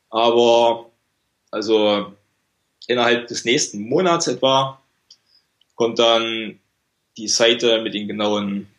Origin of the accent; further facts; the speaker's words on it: East Germany, Germany; Aus Ostdeutschland.